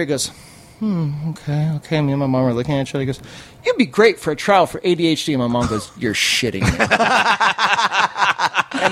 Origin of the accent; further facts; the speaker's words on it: Westlake Village, California, United States; Born and raised here, California, right. Westlake Village.